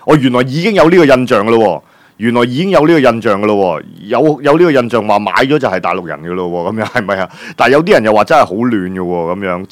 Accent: China; 等我哋中國人咧，今次咧真係咧，中國人真係站起來啦

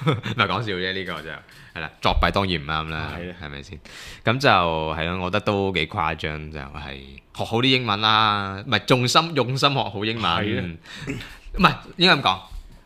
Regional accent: China; 呢啲喺日本代考試嘅呢啲真係簡直丟曬我哋中國人嘅架。

